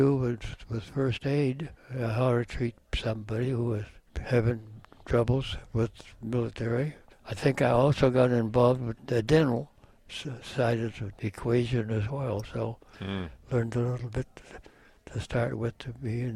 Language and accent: English; South Dakota, United States; also born or lived in Buffalo Center, Iowa / Rockford, Illinois; Well, I grew up in South Dakota amongst a lot of Indians that were down there at that time. From South Dakota, went to a town called Buffalo Center in Iowa. It's where some of the relatives lived.